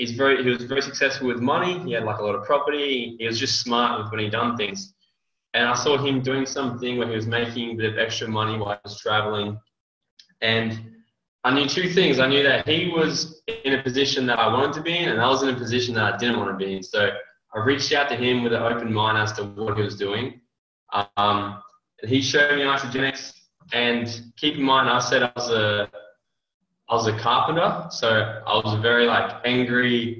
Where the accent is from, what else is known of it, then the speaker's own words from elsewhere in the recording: Australia; I'm from Australia, not US originally. So get used to the accent for the next hour.